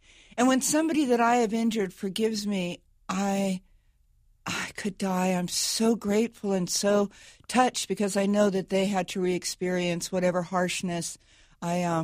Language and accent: English; California, United States; he was our governor. I'm from California.